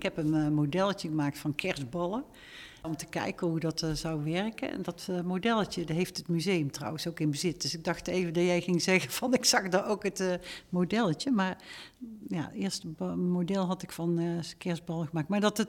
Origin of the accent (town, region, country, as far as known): North Brabant, Netherlands